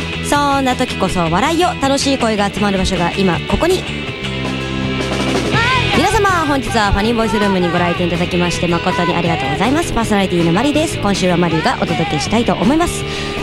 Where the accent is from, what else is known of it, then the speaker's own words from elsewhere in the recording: Osaka, Japan; 私もともと大阪の方の出身なので、